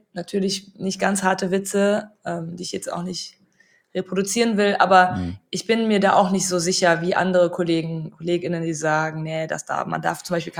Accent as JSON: {"language": "German", "town": "Cologne", "region": "North Rhine-Westphalia", "country": "Germany", "said": "Köln ist meine Heimat."}